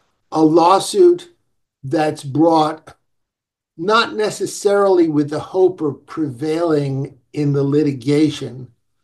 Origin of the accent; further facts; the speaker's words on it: New York City, New York, United States; but what can I say? I'm a New Yorker.